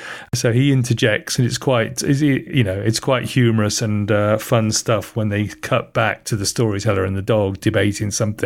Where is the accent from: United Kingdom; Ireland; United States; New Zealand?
United Kingdom; England; from England.